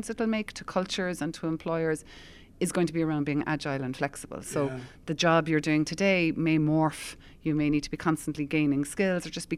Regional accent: Cork, Munster, Ireland; I grew up in Cork, and I went to college in Mary Eye in Limerick

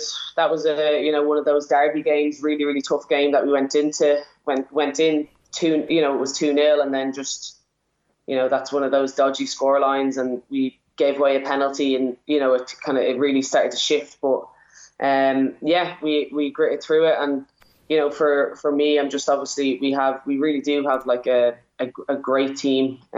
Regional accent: Ireland; we're Irish, we can play wherever we want

